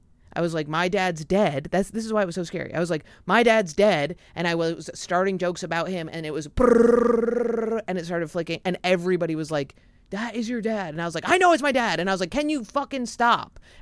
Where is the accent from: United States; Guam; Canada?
Canada; I'm a Canadian